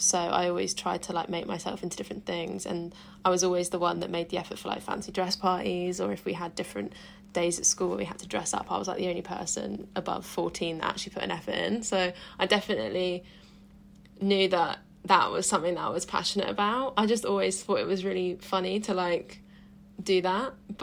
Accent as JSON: {"language": "English", "region": "East of England", "country": "United Kingdom", "tie": "born or raised there", "said": "I literally went straight from sixth form in my hometown in Suffolk"}